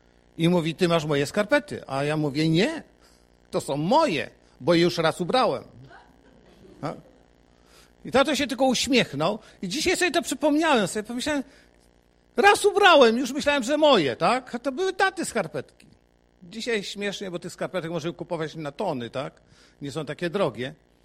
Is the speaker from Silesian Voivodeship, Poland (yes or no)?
yes; Silesian Voivodeship, Poland; u nas na Śląsku się mówi, Ślązacy, tacy typowi Ślązacy